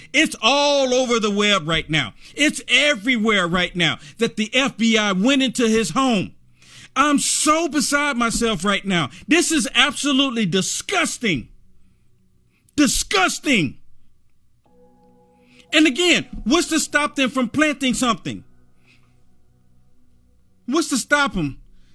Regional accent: United States; I am a nationalist. I'm American right now.

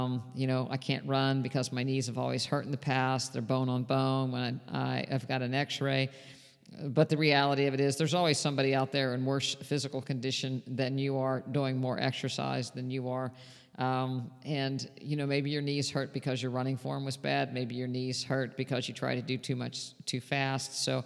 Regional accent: West Virginia, United States; I grew up in West Virginia

